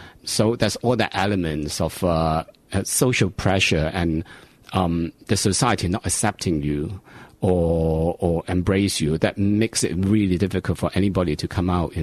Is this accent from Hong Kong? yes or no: yes; Hong Kong; even when I was growing up in Hong Kong, your identity is always very murky, because like we were not really Chinese in a way